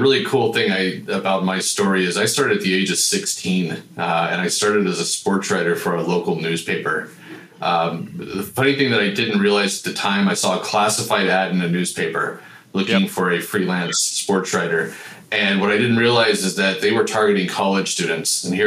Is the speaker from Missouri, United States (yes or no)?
yes; Missouri, United States; I picked up the Kansas City Star growing up outside of Kansas City almost daily.